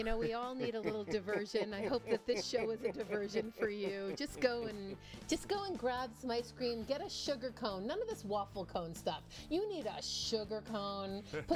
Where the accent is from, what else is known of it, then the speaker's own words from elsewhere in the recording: New England, United States; I grew up in New England, so we had Friendly's ice cream.